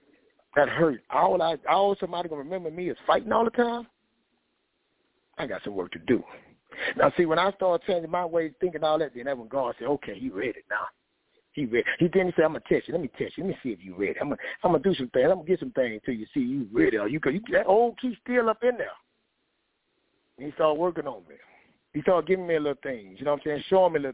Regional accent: Oakdale, United States; born there; I can't blame I was born in Oakdale, a little small town.

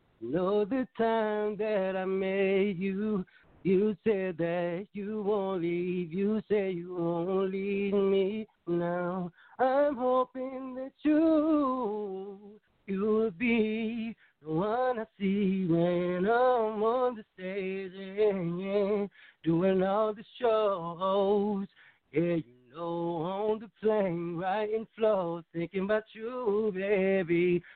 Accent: Tallahassee, Florida, United States; And I'm from Tallahassee, Florida, so, you know, we got a lot of mixture of everything down there.

